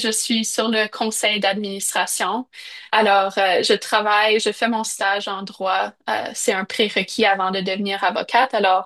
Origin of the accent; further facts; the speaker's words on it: Saskatoon, Saskatchewan, Canada; une communauté qui est un peu nouvelle pour moi, vu que j'ai grandi à Saskatoon